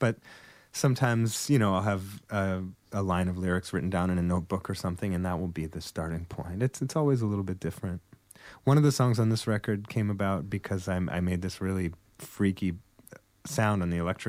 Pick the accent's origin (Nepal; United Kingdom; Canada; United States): Canada; No, I'm from Canada. I live in Montreal.